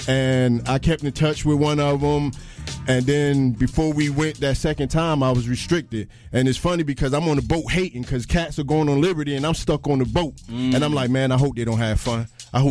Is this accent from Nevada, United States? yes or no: no; Trenton, New Jersey, United States; I was already looking into the 5% because I'm from Trenton, New Jersey. So it's so many 5%ers and Nation of Islam.